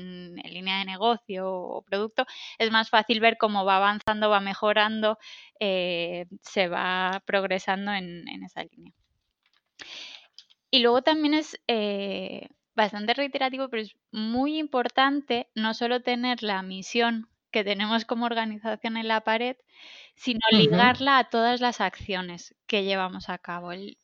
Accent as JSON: {"language": "Spanish", "region": "Balearic Islands", "country": "Spain", "said": "aquí no soy del todo objetiva porque soy mallorquina"}